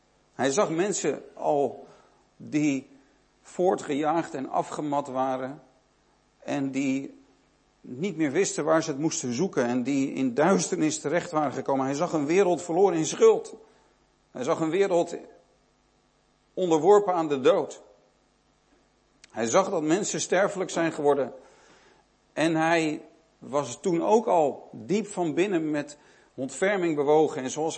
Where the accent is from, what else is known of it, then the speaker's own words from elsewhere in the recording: Haarlem, North Holland, Netherlands; Ik studeerde in Bad Hoeverdorp, vlakbij Amsterdam. Ik kom uit Haarlem, ook vlakbij Amsterdam. Mijn ouders zijn allebei in Amsterdam geboren.